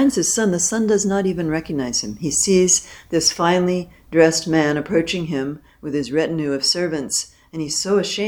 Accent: United States; For me, growing up in the States, the cultural myth was if Abraham Lincoln, who was born in a one-room log cabin, could become president, you could too.

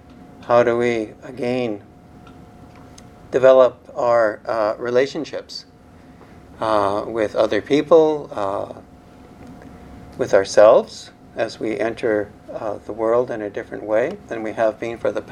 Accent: Calgary, Alberta, Canada; When I was growing up in Calgary, it was not uncommon for drivers to get caught in a blizzard.

